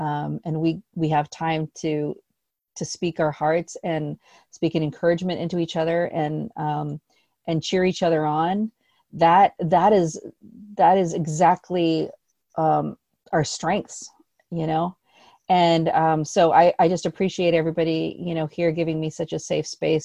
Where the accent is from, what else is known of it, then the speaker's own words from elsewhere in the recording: Philippines; And I'm Filipino. I'm a first generation Filipino immigrant.